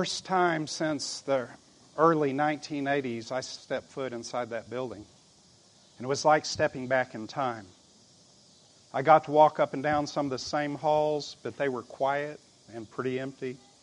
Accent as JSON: {"language": "English", "town": "Tulsa", "region": "Oklahoma", "country": "United States", "tie": "born or raised there", "said": "I stopped by my hometown of Tulsa, Oklahoma."}